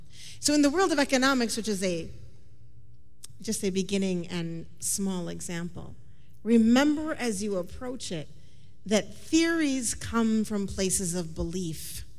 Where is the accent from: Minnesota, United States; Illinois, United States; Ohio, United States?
Minnesota, United States; I'm from Minnesota, so it's cold, we buy a lot of gloves.